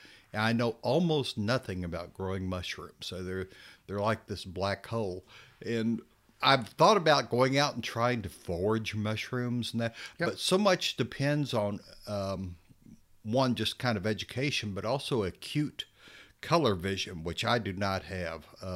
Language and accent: English; Texas, United States; So I wonder how come I never found any mushrooms like that when I was growing up in West Texas.